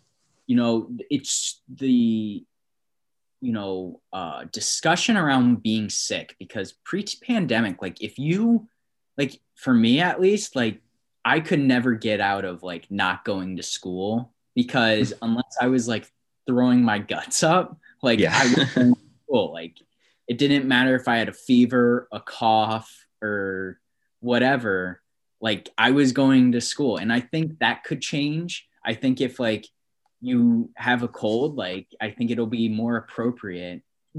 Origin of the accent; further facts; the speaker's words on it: New York, United States; like the people I grew up with in New York